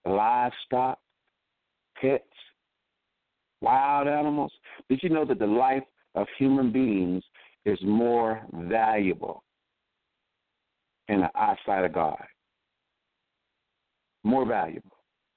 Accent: Dallas, Texas, United States; I'm from Dallas, Texas, and I watched with horror and amazement at this gunman shoot down innocent police officers

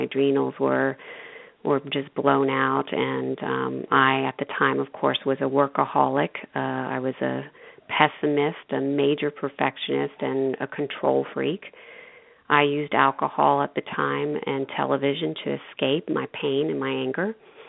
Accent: New York, United States; In any event, I grew up in New York, and both of my parents were dysfunctional.

